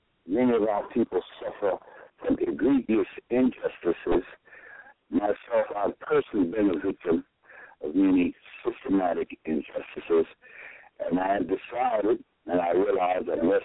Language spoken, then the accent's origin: English; Queens, New York, United States; I'm from Queens, New York.